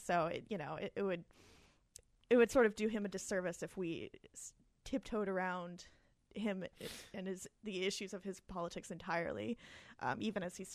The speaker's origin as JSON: {"language": "English", "region": "Maryland", "country": "United States", "tie": "born or raised there", "said": "You know, I grew up in Howard County, so Mexican food, like, kind of mild, bland, Americanized Mexican food was my family's go-to."}